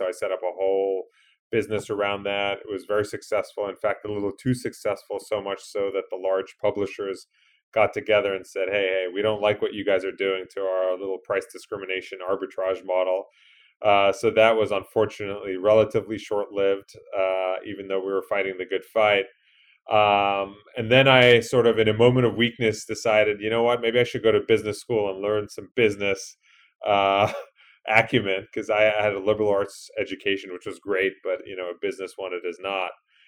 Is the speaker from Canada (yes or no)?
no; England, United Kingdom; moved away as an adult; now in United States; So you can't tell from my accent. My wife reminds me that I don't look or sound like James Bond, but I grew up in England, so I have that in common with him. But I came to the U.S. in college many moons ago